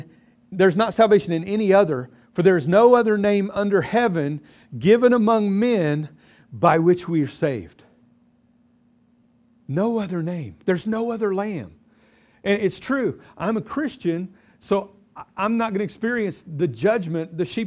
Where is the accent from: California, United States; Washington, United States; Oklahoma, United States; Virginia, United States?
Oklahoma, United States; I'm from Oklahoma, and everybody's Baptist there.